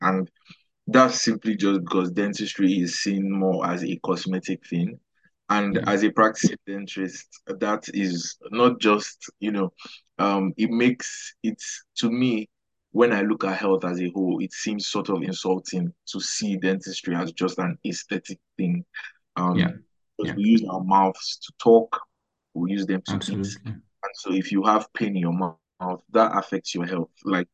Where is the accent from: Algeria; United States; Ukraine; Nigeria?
Nigeria; moved away as an adult; now in Aberdeen, United Kingdom; I'm from Nigeria. I came over to Aberdeen in January of 2024 for my master's of science in public health and health promotion.